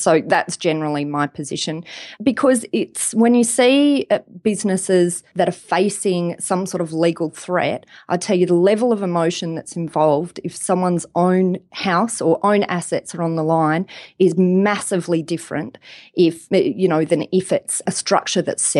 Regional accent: Australia; Well, I'm an Australian lawyer, so I deal mostly with Australian businesses.

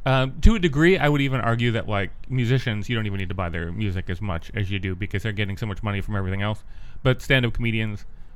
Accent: Iowa, United States; No, I'm from Iowa.

